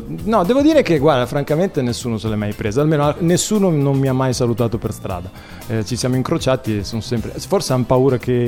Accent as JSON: {"language": "Italian", "town": "Genoa", "region": "Liguria", "country": "Italy", "tie": "born or raised there", "accent": "Genoese", "lives_now": "Milan, Italy", "said": "sono cresciuto a Genova, quindi ho preso la cadenza genovese, se voglio parlare. Poi mi sono trasferito a Milano, cioè, Milano è questo. Invece le origini sono pugliesi, quindi da piccolo, pugliesi e siciliani"}